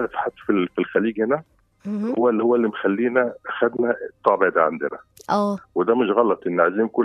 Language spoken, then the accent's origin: Arabic; Egypt; now in Gulf; فدي حتى لما احنا بننزل من مصر الناس بتلاحظ